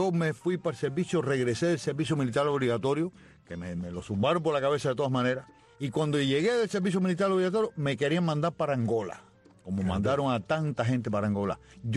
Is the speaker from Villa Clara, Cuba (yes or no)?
yes; Santa Clara, Villa Clara, Cuba; born there; Yo nací en Santa Clara, y yo puedo decir el año, porque soy tan viejo que ya puedo decir el año. Yo nací en 1953.